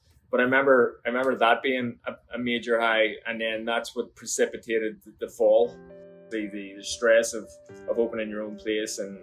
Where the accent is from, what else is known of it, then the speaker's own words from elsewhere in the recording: Belfast, Northern Ireland, United Kingdom; moved away as an adult; now in New York, United States; I'm obviously from Belfast, from Ardoyne in North Belfast, and I came to New York in 2010